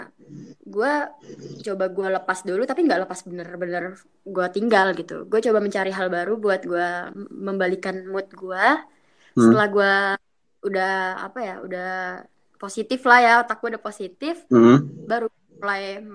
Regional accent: Jakarta, Indonesia; Gue lahir di Jakarta, pure Jakarta

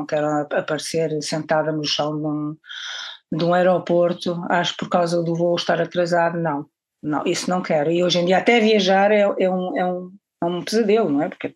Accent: Porto, Portugal; Sendo filha de mãe espanhola, catalã de Barcelona, filha e neta, e do lado português sou do norte do Porto, portanto Mediterrâneo, Atlântico

